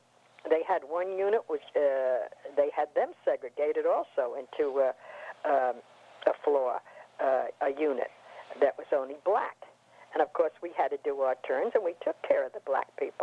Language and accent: English; New York, United States; I didn't know, I come from New York, and I didn't realize that it was segregated down there.